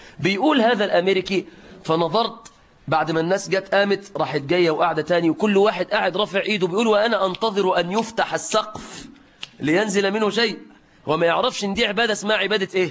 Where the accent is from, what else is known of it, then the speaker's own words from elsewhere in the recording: Egypt; طبعاً ده لو عندنا في مصر كان يقول له